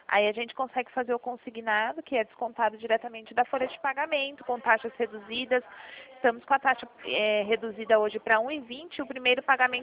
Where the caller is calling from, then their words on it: Limeira, São Paulo, Brazil; Eu falo aqui do interior de São Paulo, de Limeira.